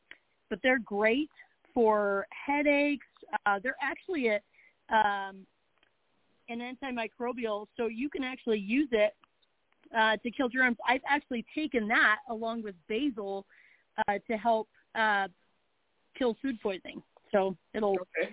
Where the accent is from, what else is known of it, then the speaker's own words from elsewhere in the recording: Utah, United States; also born or lived in Arizona; I'm from Utah originally. Lived in Arizona for a little while.